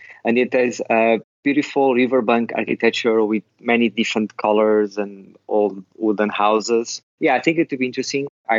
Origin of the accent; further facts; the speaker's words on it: Matosinhos, Norte, Portugal; also born or lived in Porto; so originally I was born in Porto, but I lived all my life, or most of my life, in Matosinhos, which is, I'd say, a sister city.